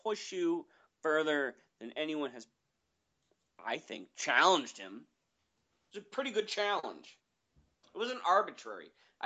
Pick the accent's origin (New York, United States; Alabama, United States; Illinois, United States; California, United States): Illinois, United States; Chicago; I'm from Chicago.